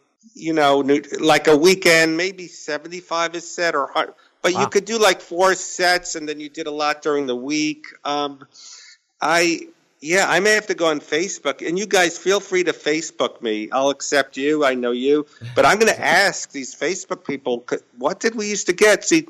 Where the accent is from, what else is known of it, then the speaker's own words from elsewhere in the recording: Brooklyn, New York, United States; Yeah, well, I'm from Brooklyn, New York.